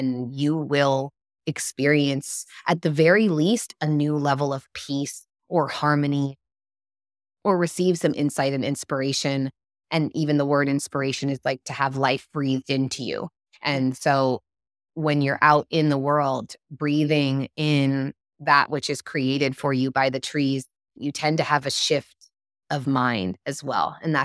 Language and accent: English; California, United States; now in Los Angeles, United States; And I'm from the Redwoods. I'm from Northern California, from the deep old growth forest.